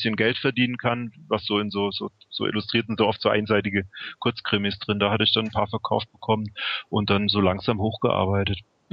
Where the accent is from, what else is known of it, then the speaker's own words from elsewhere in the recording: Memmingen, Bavaria, Germany; also born or lived in Berlin; ich bin jetzt vor 2 Monaten von Berlin nach Memmingen zurückgezogen in meine alte Heimat und da gibt es keine U-Bahn.